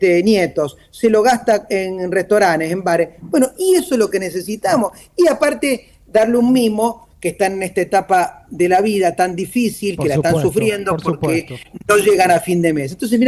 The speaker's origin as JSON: {"language": "Spanish", "region": "Buenos Aires", "country": "Argentina", "tie": "born there", "said": "Yo nací acá en la Ciudad de Buenos Aires, vivo, tengo familia, estoy casado, tengo hijos"}